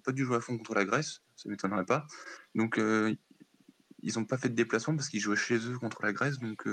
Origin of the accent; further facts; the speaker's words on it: Pays de la Loire, France; Ah, je viens de la Sarthe, pas loin du Mans.